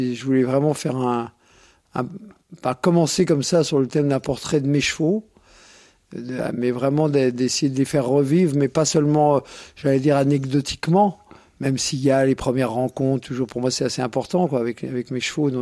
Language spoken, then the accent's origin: French; Courbevoie, Île-de-France, France; born there; je suis né à Courbevoie